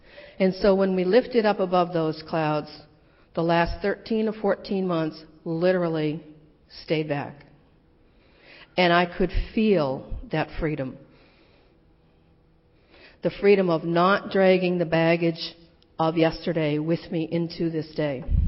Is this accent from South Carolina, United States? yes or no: no; Boston, Massachusetts, United States; I grew up in Boston, went to public schools. No aspersions on anyone in the clergy today. But where I grew up in Dorchester, neighborhood of Boston